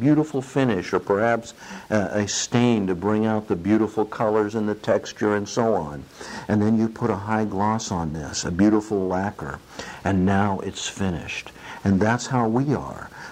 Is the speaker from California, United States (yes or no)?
yes; California, United States; I remember when I went to Guyana, and I grew up in California. I was not used to prejudices